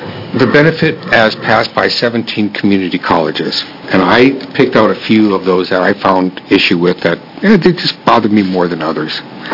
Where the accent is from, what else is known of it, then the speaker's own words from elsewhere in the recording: North Dakota, United States; we're from North Dakota. We were born there, both of us.